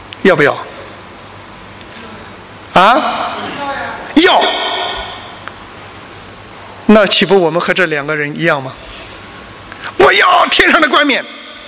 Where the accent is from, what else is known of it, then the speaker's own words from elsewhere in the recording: China; 我是中国人，跟他拉不上近乎